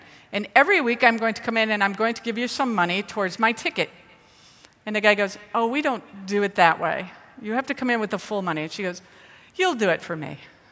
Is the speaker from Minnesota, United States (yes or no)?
yes; Minneapolis, Minnesota, United States; And so even though I'm from Minneapolis, I often will, you know, I'm driving down the street and I'm like, click